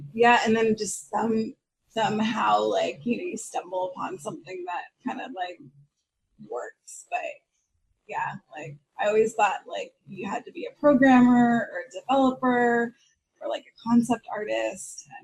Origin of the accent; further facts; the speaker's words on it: Sacramento, California, United States; now in San Francisco, United States; growing up in Sacramento, California, the closest big city with big design was San Francisco. So after graduating, I just moved there